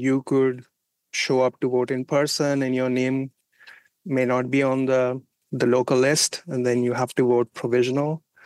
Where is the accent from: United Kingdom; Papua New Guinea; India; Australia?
India; My brother and I, we grew up in India in the 80s, and at that time, the prime minister was assassinated.